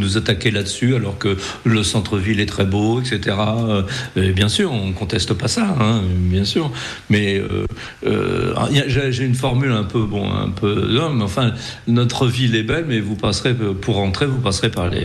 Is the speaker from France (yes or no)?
yes; Normandy, France; je suis normand, hein, personnellement, donc j'aurais du mal à vous dire